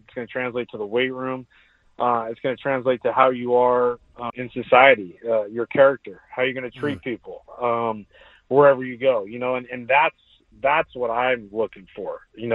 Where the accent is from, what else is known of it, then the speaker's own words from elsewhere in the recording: San Diego, California, United States; growing up in San Diego and you idolize Tony Gwynn